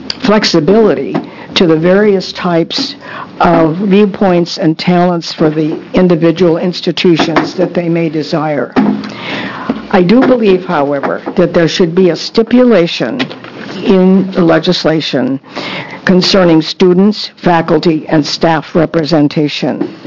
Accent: Minnesota, United States; I grew up in the Middle West at the University of Minnesota High School

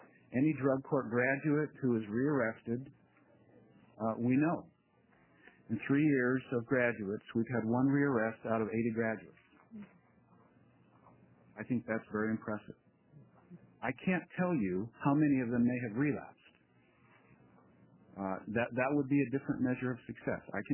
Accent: Roseburg, Oregon, United States; I'm from Roseburg.

